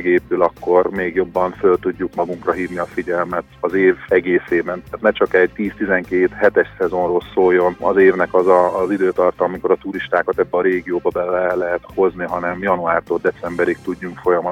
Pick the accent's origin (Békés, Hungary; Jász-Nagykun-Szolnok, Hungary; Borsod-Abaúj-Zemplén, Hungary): Békés, Hungary; Szarvas; de mi szarvasiként azt gondoljuk, hogy nekünk ez nagyon szép